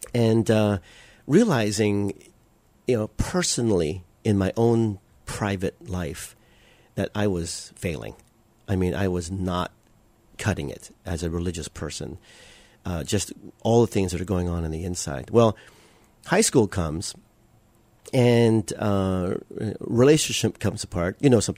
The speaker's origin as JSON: {"language": "English", "country": "Philippines", "said": "Well, I grew up in a Catholic home, and so, you know, I'm Filipino, so all Filipinos are Catholic automatically, you know."}